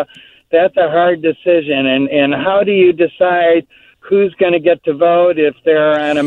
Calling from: Palm Springs, California, United States; Palm Springs.

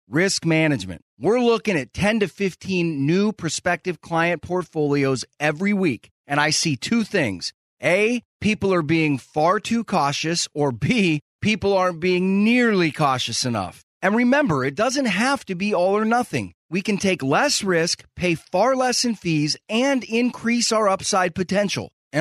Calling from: Seattle, Washington, United States; you know, I'm calling you from Seattle, Boeing Central.

